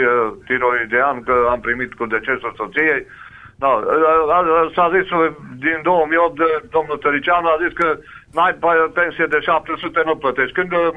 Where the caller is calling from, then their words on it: Sfântu Gheorghe, Covasna County, Romania; din Sfântul George.